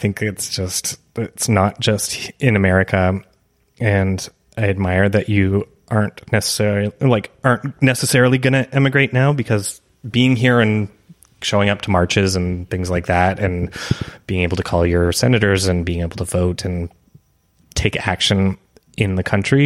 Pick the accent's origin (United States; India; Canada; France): Canada; But I'm Canadian.